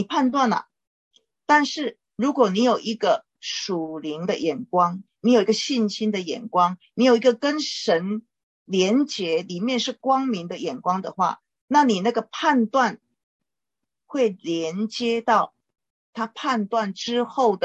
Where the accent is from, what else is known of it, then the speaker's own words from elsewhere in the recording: China; 就像我们中国人说天哪 啊呼天唤地啊。